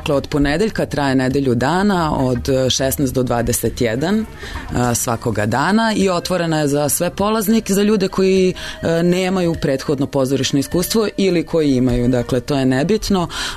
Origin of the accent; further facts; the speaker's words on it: Russia; pošto sam ja isto detinjstvo provjela u Rusiji